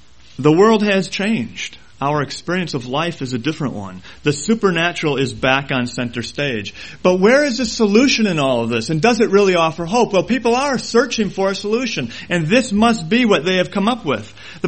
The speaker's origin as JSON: {"language": "English", "town": "Milwaukee", "region": "Wisconsin", "country": "United States", "tie": "born or raised there", "said": "When I think back to growing up in Milwaukee here, going to high school in the 70s"}